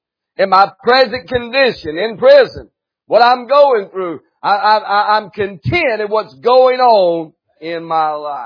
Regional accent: North Carolina, United States; You may need to know about the Lord, but we are from North Carolina.

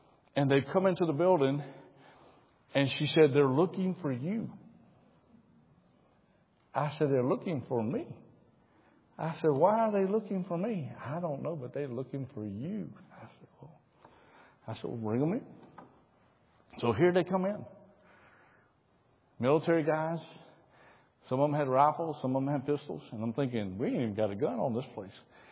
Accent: United States; Now, Pastor, I show up on time because I'm American.

